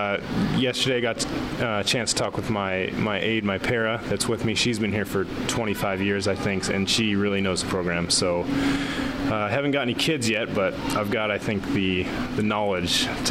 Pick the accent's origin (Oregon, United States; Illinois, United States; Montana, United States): Montana, United States; Great Falls; moved away as an adult; also born or lived in Bozeman / Kansas City; Born and raised in Great Falls, Montana. Went to school in Bozeman, Montana. Met my wife there, and then she finished school in Kansas. So the last couple years I've lived in Kansas City area.